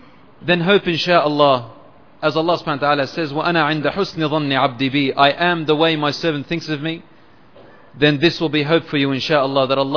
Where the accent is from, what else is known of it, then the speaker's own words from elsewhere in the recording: Australia; Brother, it's not the fact that we are from Australia.